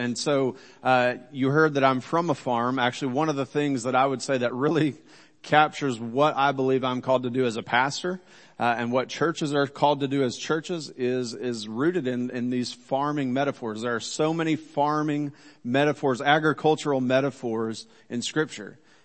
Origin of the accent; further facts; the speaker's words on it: Kansas, United States; which is the farm where I grew up in Kansas. This is near Wichita, Kansas.